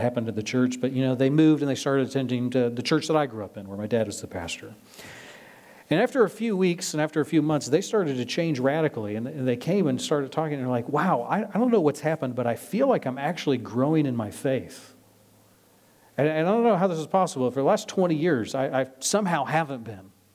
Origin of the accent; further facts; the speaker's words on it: Nebraska, United States; I can think of a couple that I kind of knew growing up in Nebraska.